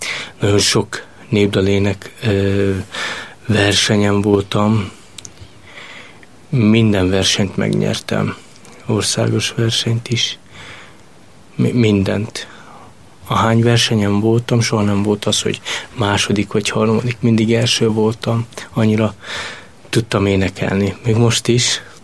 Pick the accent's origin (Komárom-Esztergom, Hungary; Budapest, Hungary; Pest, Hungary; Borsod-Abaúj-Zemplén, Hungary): Komárom-Esztergom, Hungary; Esztergom; born there; Esztergomban születtem, egy cigány telepen. Hatan vagyunk testvérek, és az én édesanyukám az nem járt soha iskolába.